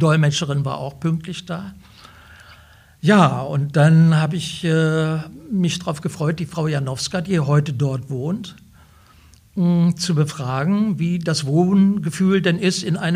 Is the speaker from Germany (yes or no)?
no; Poland; Das können Sie machen als Deutscher, aber wir als Polen, die wir hier wohnen in dem Ort, wir möchten uns damit nicht beschäftigen.